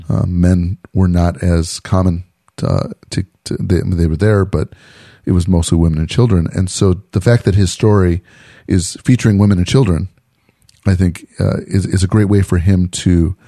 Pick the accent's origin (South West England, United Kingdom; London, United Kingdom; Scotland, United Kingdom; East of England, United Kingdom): Scotland, United Kingdom; Yeah, well, I can say that because I'm Scottish.